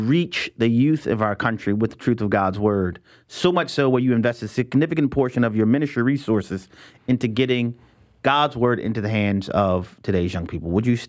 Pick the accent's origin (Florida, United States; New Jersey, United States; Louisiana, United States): Louisiana, United States; New Orleans; And I mentioned our home state of Louisiana. I'm from New Orleans originally.